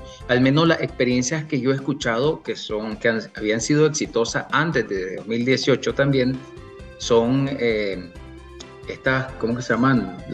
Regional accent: Camoapa, Boaco, Nicaragua; yo soy originario de Camoapa. Yo soy originario de Camoapa, no hay supermercados grandes

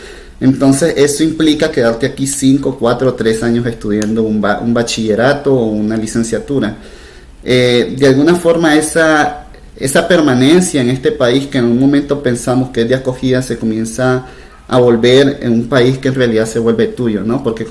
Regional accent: Nicaragua; born there; Yo nací en Nicaragua, esa es mi tierra, esa es mi patria y voy a seguir luchando hasta que sea libre porque quiero vivir ahí

